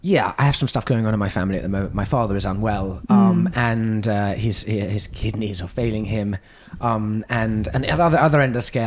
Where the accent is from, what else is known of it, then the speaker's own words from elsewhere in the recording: United States; on a physical ocean of me being an American and my wife being back in the UK